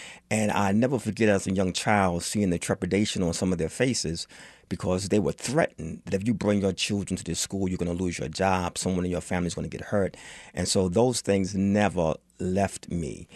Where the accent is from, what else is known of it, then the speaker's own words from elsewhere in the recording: New York City, New York, United States; I grew up in the Bronx, New York. And as soon as school was out, my brother and I were shipped to the northeastern part of North Carolina